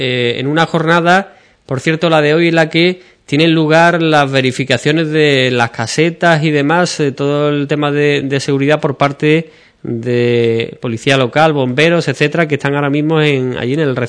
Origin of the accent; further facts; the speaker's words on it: Ubrique, Andalusia, Spain; Si somos de aquí de Ubrique y vamos a disfrutar de la feria